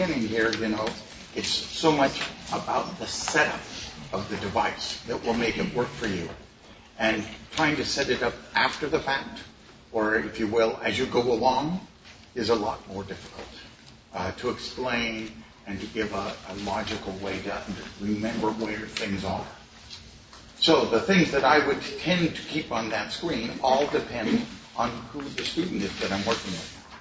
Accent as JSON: {"language": "English", "region": "Pacific Northwest", "country": "United States", "said": "I come from the Northwest originally"}